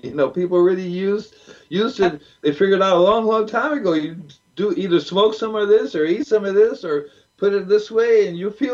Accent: New York, United States; born there; My dad came to the United States. I was born in New York in 49. That's when he came.

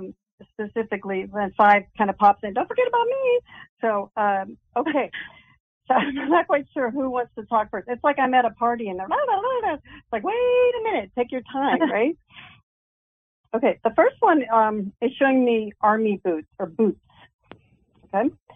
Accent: Ohio, United States; I grew up in Ohio, so I kind of know that older farmhouse-looking thing in the Midwest.

